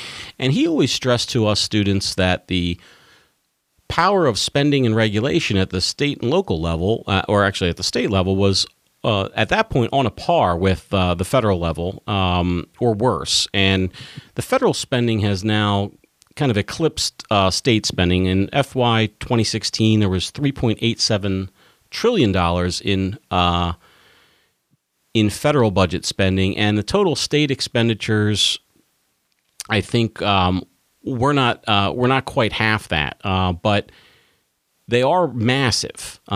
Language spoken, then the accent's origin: English; Virginia, United States; in my home state of Virginia.